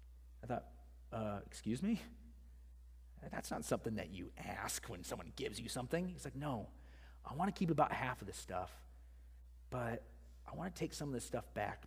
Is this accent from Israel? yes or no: no; Iowa, United States; I grew up in Iowa. I was not a farmer. I grew up in a town of 14,000.